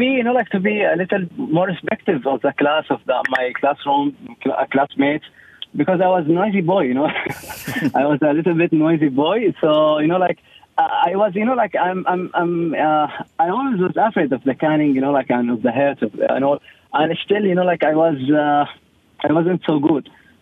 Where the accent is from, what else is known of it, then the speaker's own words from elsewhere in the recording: Saudi Arabia; I came from Saudi Arabia, so I came from different perspective, but almost the same.